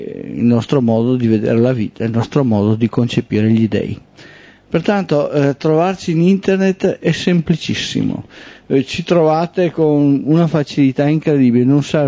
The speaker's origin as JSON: {"language": "Italian", "region": "Veneto", "country": "Italy", "said": "io sono un veneto, ma il veneto non lo parlo."}